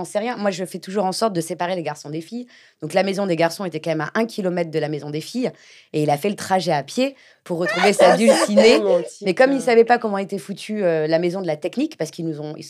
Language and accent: French; France; Là où moi, j'arrive en tant que Française